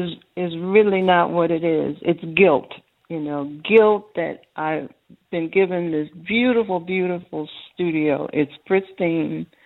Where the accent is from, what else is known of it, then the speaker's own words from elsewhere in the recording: Oakland, California, United States; now in Mexico; Because I'm from the Bay Area, from Oakland, you know, the Warriors, those traitors.